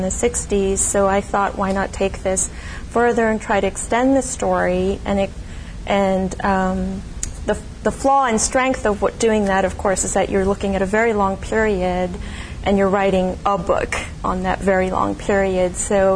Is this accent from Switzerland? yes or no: no; South Korea; now in United States; My life is divided between my home country of origin, which is South Korea, and the United States. And I received my adolescent and early adult education all in South Korea.